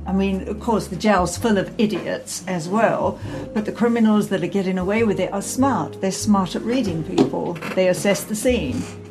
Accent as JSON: {"language": "English", "country": "United Kingdom", "said": "As a Brit."}